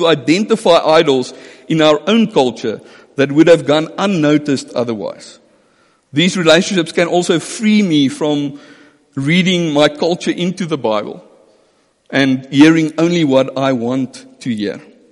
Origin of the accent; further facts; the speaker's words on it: Johannesburg, Gauteng, South Africa; also born or lived in Marble Hall; I am male. I am an Afrikaner. … from Marble Hall. I'm a Joburger. I'm a South African.